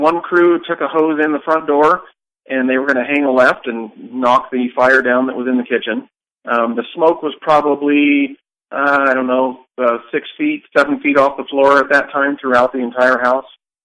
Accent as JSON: {"language": "English", "town": "Los Angeles", "region": "California", "country": "United States", "tie": "born or raised there", "said": "as well as growing up in Los Angeles, my uncle's best friend was a captain with L.A. County Fire Department."}